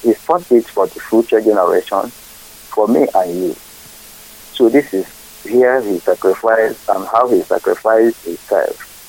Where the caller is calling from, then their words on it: Abia, Nigeria; I'm calling from Abia State, Biafra land.